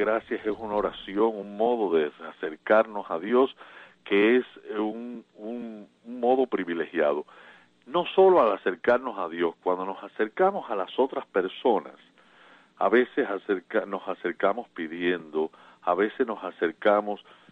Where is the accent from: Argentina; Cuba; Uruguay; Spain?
Cuba; nos ha tocado vivir como cubanos